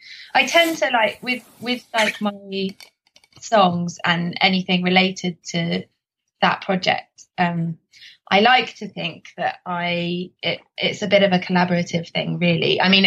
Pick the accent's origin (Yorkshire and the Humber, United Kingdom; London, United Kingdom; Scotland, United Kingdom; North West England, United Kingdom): London, United Kingdom; because I grew up around Richmond Park, the house that I spent my childhood in was on one of the roads that's got a pedestrian gate into the park.